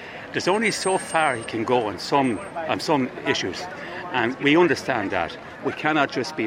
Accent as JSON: {"language": "English", "town": "Kildare", "region": "Leinster", "country": "Ireland", "said": "I'm living in Kildare, from Kildare, a proud Lily White."}